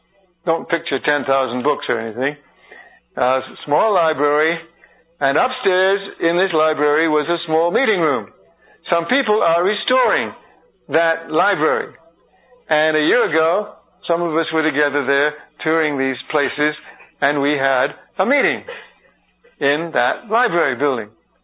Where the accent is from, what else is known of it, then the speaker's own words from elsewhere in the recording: England, United Kingdom; born there; I was born in England. I don't know which side I'm on in this war.